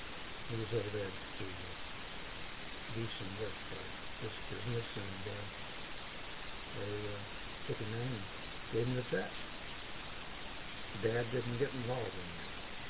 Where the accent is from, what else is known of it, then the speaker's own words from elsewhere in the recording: St. Augustine, Florida, United States; also born or lived in Maryland; I was born and raised in St. Augustine. That's where the full car comes from. And I moved to Maryland for about almost 20 years.